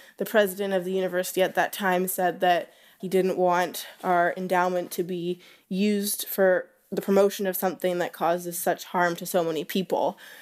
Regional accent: Alaska, United States; I grew up in Southeast Alaska, which is beautiful and wild and very special to me

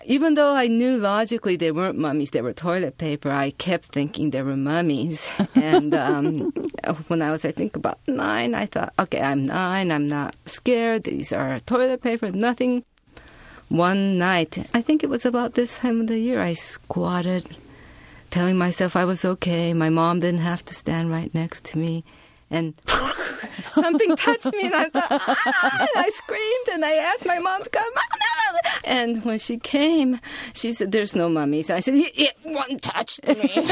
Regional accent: Japan; English is a second language; So when I was growing up in Japan, we didn't speak English.

